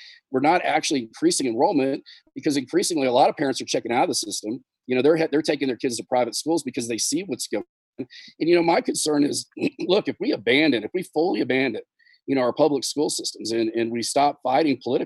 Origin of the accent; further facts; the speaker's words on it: Fort Worth, Texas, United States; And of course, I'm from Northeast Tarrant County in Fort Worth originally.